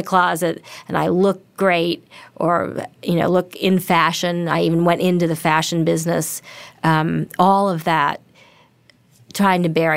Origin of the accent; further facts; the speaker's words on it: New York, United States; Well, I grew up in New York City